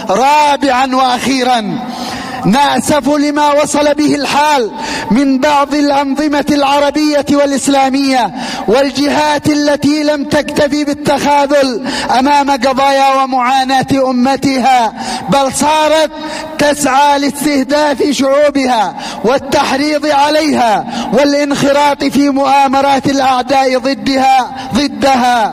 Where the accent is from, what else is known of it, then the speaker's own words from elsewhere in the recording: Yemen; نحن كشعب يمني مؤمن مجاهد